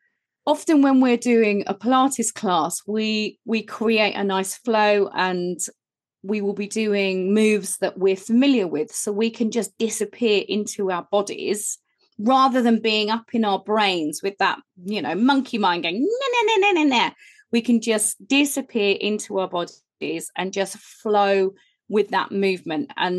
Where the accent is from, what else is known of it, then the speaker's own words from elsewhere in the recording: Whitstable, South East England, United Kingdom; I'm from Whitstable and I am your friendly vitality coach. I live in sunny Whitstable.